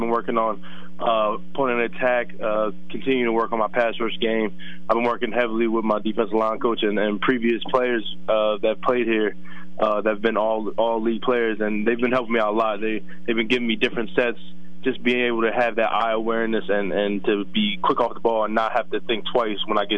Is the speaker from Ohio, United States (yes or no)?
no; New Jersey, United States; We're both from South Jersey, so South Jersey has one of the best football areas in the world, I think.